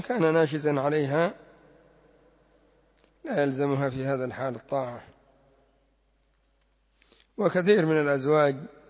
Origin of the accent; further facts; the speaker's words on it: Yemen; الجنبية عندنا في اليمن زينة وليست بسلاح